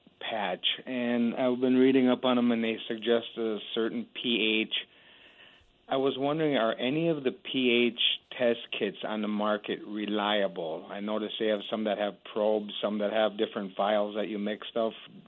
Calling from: Rosholt, Wisconsin, United States; I'm calling you from Rosholt, Wisconsin, up here where we still have 3 feet of snow on the ground

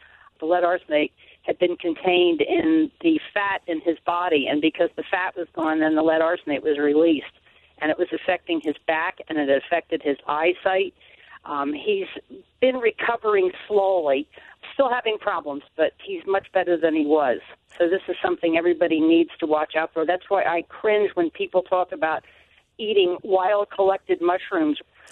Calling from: Califon, New Jersey, United States; I'm calling from Califon, New Jersey. We're 20 miles north of Flemington in Hunterdon County.

